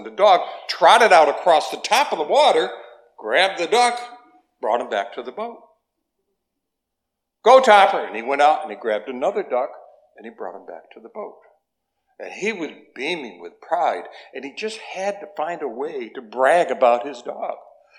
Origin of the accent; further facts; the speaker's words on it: Vermont, United States; and I grew up in Vermont. Of course, he grew up in the same town.